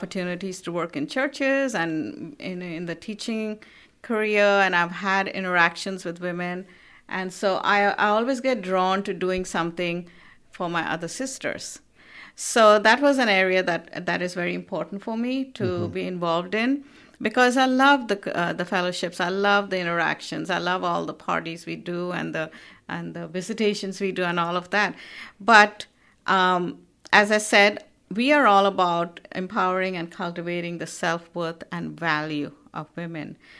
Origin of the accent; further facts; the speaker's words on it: Kolkata, West Bengal, India; now in United States; And I grew up in Calcutta, the city of joy in India.